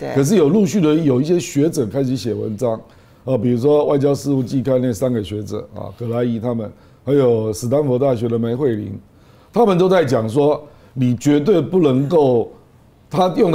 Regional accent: Taiwan; born there; 比如说我生在台湾啊，我当然是台湾人啊

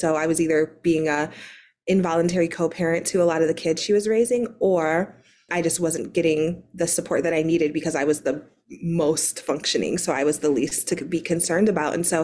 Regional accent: Ohio, United States; I'm back in Ohio in my hometown.

